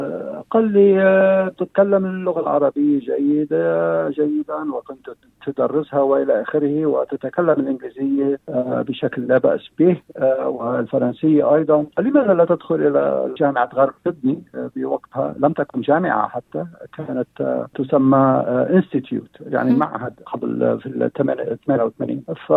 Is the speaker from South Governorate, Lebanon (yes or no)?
no; El Mina, North Governorate, Lebanon; أنا من لبنان، من مدينة اسمها الميناء، ميناء طرابلس. وبالنسبة للاسم طبعا اسم غريب بعض الشيء، ولكن الاسم العائلي أصلا، لكن هذه العائلة عريقة في طرابلس وفي الشام